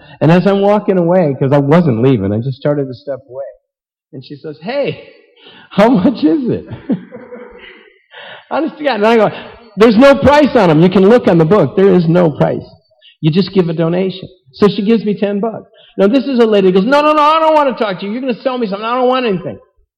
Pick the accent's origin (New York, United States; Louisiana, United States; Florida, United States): New York, United States; where are you from? New York? I'm from New York. I can talk about New York.